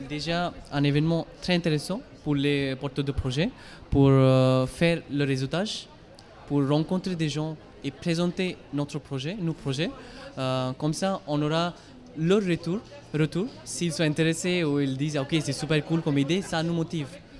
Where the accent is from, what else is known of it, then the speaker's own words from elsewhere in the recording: India; French is a second language; now in France; Avec mon accent, tout pour comprendre que je ne suis pas français. je viens d'Inde, donc quand je suis arrivé en France, c'était très compliqué pour moi de m'intégrer parce que je ne parlais pas la langue